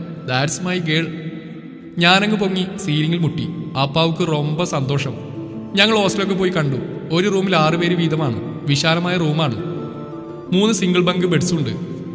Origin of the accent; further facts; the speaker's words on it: Palakkad, Kerala, India; ഞങ്ങൾ പാലക്കാട്ടുകാർക്ക് ആകെ ഇവിടെ ഇല്ലാത്ത ബീച്ച് മാത്രമാണ്.